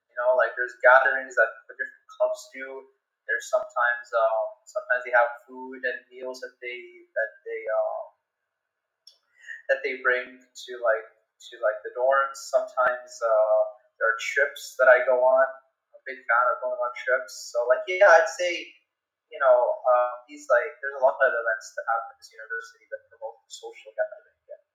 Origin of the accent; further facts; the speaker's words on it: Saudi Arabia; now in United Arab Emirates; I'm from Saudi, which is close to the UAE, but I'm not from the UAE. That's why, I live in dorms.